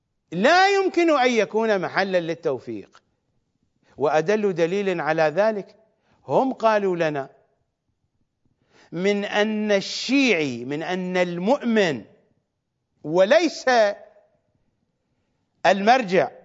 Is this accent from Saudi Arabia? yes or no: no; Iraq; now in Manchester, United Kingdom; في نفس الوقت الذي خرجت فيه أنا وغيري من العراق سنة 1980